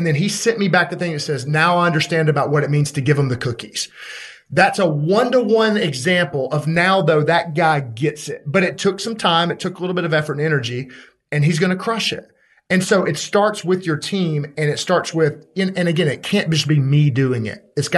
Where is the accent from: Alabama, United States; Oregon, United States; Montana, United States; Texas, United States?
Alabama, United States; Birmingham